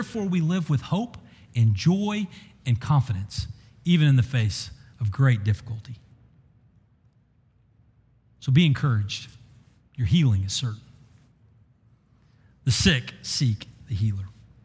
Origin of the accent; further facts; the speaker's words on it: Bartlesville, Oklahoma, United States; I grew up in Bartlesville, and if you wanted to go Christmas shopping in Bartlesville, you'd go to Tulsa.